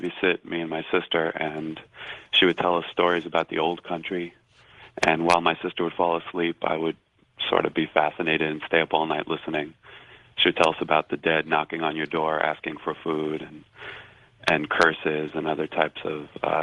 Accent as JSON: {"language": "English", "town": "Long Island", "region": "New York", "country": "United States", "said": "Well, we're both Greek, and we're both from Long Island, so that'll do it."}